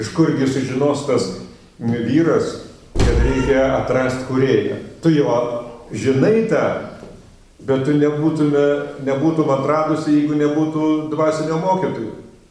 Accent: Utena, Utena County, Lithuania; Mano gimtasis miestas, Utena, turi futbolo komandą

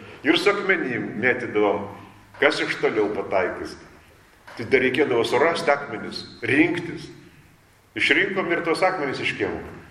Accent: Utena, Utena County, Lithuania; aš iš Pautenas. Mano šaknis Utenoj. Ten miesti, kur bažnyčia raudonas spalvas.

